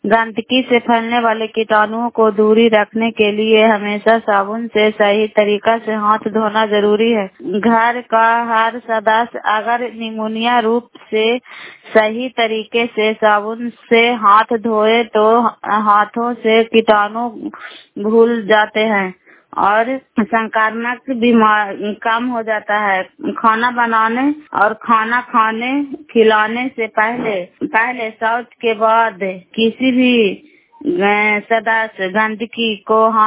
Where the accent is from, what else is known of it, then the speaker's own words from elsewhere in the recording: Bairen, Bihar, India; नालंदा जिला कराई ब्लॉक मुखरौता पंचायत ग्राम बैरेन की निवासी हूँ।